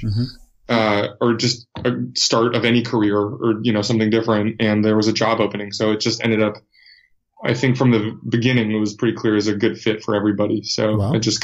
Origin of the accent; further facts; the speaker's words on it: San Francisco, California, United States; Sure. Well, I'm from San Francisco. I'm a rare San Francisco native.